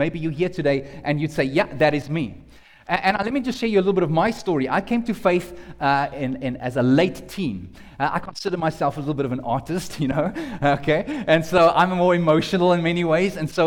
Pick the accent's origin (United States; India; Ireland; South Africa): South Africa; Johannesburg, Gauteng; because I was growing up in Johannesburg